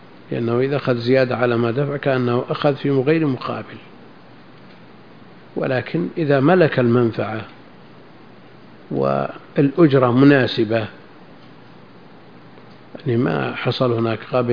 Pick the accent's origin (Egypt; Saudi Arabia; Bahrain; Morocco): Saudi Arabia; Riyadh Province; المقصود أن مثل هذا كان موجود عندنا في نجد وكثير